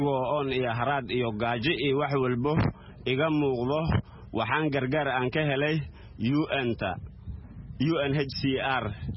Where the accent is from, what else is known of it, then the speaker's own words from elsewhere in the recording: Mogadishu, Banaadir, Somalia; Waxaan ka imid magaalada Muqdisho, qaasatan degmada Madiino